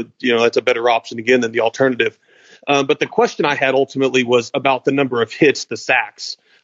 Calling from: Louisville, Kentucky, United States; So appreciate y'all taking my call. I'm calling from Louisville.

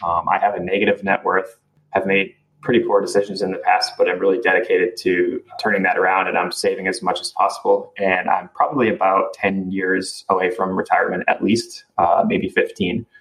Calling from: Maine, United States; I'm calling from Maine.

